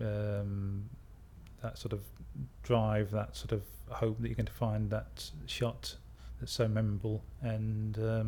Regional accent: Chesterfield, East Midlands, United Kingdom; I'm 47 years old and I'm from Chesterfield in Derbyshire.

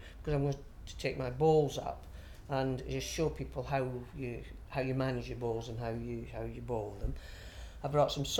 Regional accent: Blackburn, North West England, United Kingdom; I'm 68 and I'm from Blackburn in Lancashire.

